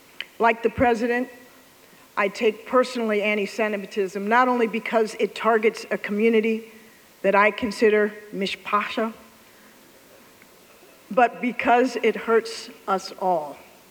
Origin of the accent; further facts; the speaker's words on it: Washington, District of Columbia, United States; I grew up in Shepherd Park at the top end of 16th Street, when it was a mixed black and Jewish neighborhood.